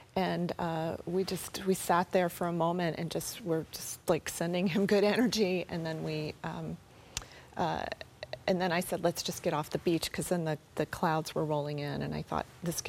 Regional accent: the South, United States; I'm from the South. My parents are from Florida, from D.C., and we had all these lightning safety rules in our house.

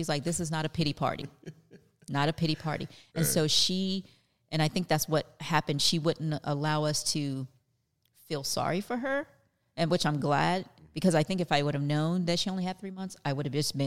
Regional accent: the South, United States; born there; You know, I was born in the South.

